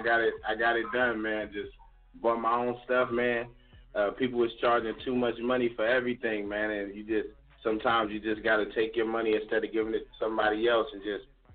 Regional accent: New York, United States; Well, see, I'm originally from New York, so I was already, you know what I'm saying, was already in, like, into music myself.

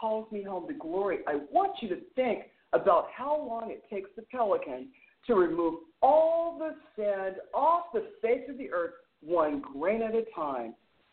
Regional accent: Denver, Colorado, United States; moved away as an adult; now in Los Angeles, United States; I'm 18 years old. I moved from Denver, Colorado to Los Angeles

